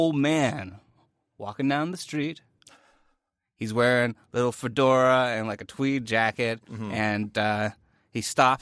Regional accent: Canada; But you and I, we're Canadian, so we don't have as strong association

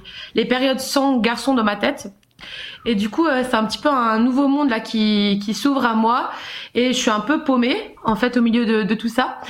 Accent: Switzerland; j'ai 27 ans et je viens de Suisse.

